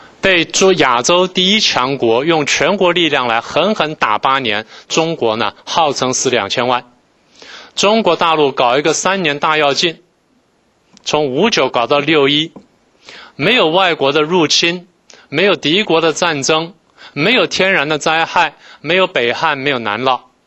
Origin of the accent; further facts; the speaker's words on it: Taiwan; 而我是在台湾长大的，我基本上一口饭没有缺过